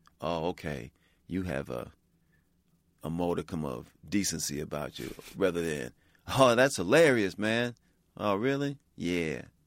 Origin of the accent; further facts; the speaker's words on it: Chicago, Illinois, United States; In a sense, I grew up in Chicago, and we grew up in predominantly black neighborhoods at first.